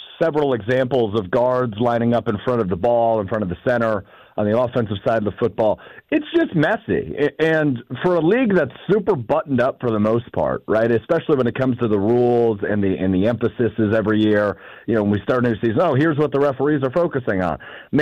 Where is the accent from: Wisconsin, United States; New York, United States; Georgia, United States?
Wisconsin, United States; Green Bay; I mean, as you know, I grew up in Green Bay. I grew up on the east side of Green Bay. So it was in my literal hometown, which, for those that aren't aware, we always say how small Green Bay is.